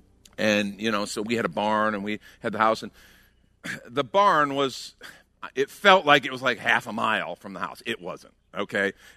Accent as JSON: {"language": "English", "region": "Illinois", "country": "United States", "tie": "born or raised there", "said": "we grew up outside of Chicago. So in the winter, I waited too long to do my chores."}